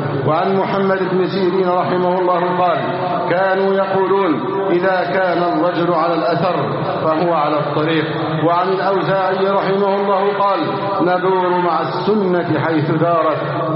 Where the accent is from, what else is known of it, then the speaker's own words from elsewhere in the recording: Egypt; بلدنا مصر